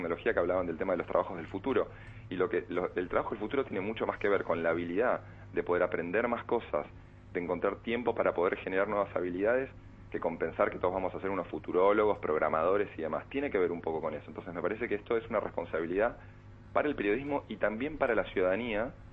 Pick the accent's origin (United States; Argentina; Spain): Argentina; nosotros como argentinos, en Argentina